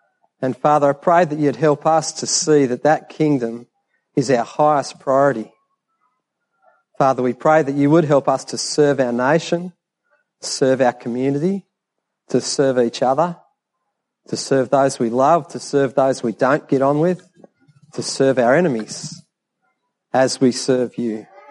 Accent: Australia; I am Australian, born and bred. I hold an Aussie passport

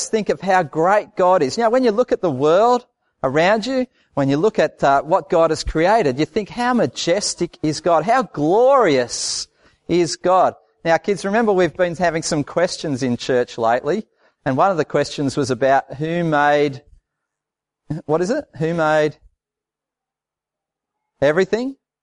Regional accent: New South Wales, Australia; I grew up in the Blue Mountains and I used to love going and standing on the top of the cliffs

